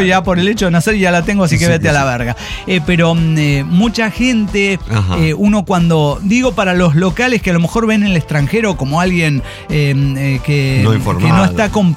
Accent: Canada; inclusive canadiense, siendo canadiense, a menos de la mitad de los candidatos

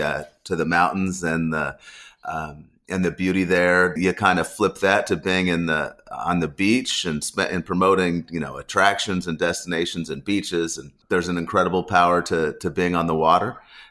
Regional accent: Colorado, United States; And I was born and raised in Colorado. I learned how to ski when I was three

